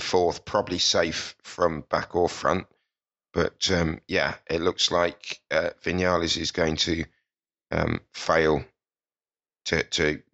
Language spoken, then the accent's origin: English; United Kingdom; I don't have national allegiances other than, of course, being British